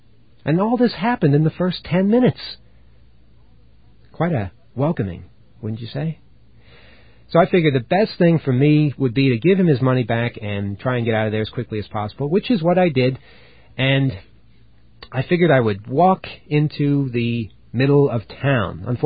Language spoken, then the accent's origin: English; New York, United States; I'm a New Yorker, so I know when someone's trying to con you.